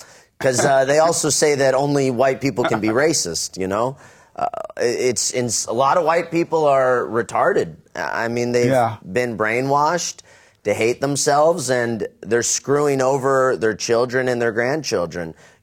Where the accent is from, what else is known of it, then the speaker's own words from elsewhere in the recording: San Diego, California, United States; now in South Carolina, United States; I'm from San Diego, yeah. Yeah, California guy.